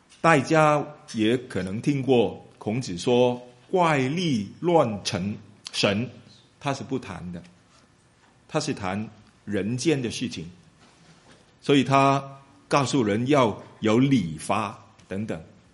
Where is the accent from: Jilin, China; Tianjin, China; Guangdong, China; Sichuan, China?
Guangdong, China; 四跟四，我们广东人呢就很难分别啊